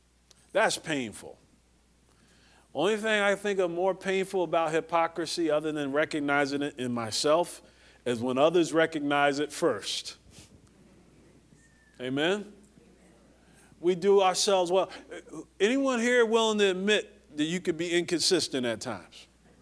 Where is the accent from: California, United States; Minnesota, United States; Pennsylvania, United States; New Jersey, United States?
New Jersey, United States; We used to have a name for that where I grew up in Jersey.